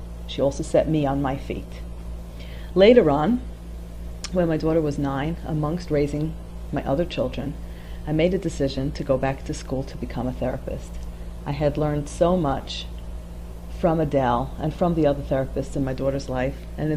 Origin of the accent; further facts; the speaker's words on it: Brooklyn, New York, United States; I grew up in the Bar Park section of Brooklyn, went to Beis Yaakov, you know, had everything just fine, grew up with a normal childhood in a stable home.